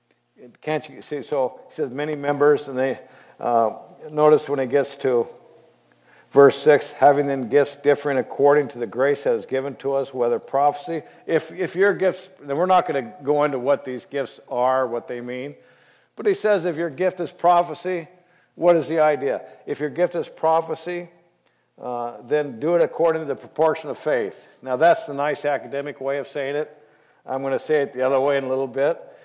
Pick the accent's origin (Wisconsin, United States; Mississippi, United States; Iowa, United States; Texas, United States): Iowa, United States; This is, he's over in Chicago. I'm from Iowa.